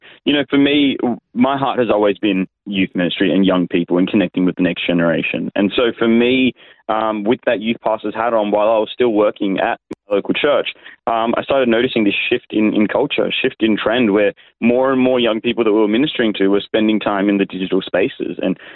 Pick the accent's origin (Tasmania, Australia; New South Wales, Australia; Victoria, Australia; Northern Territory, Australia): New South Wales, Australia; Sydney; Like you said, I was born here in Sydney. I was raised here as well, Southwest Sydney to be more specific.